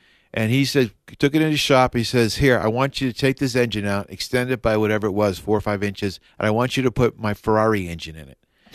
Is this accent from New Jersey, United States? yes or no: no; Boston, Massachusetts, United States; Well, it's just the short version is I'm from Boston, Mass. Originally, I've been here for some time now